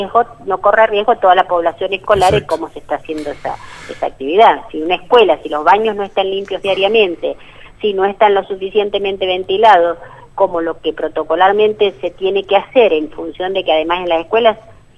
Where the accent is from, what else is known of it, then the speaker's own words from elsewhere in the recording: La Pampa, Argentina; pero soy de La Pampa y es un problema bastante similar